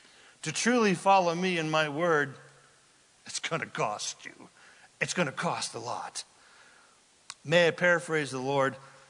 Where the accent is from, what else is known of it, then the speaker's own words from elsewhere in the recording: Redding, California, United States; also born or lived in Anderson; I grew up in Northern California, Redding and Anderson. Nobody knows where Anderson is.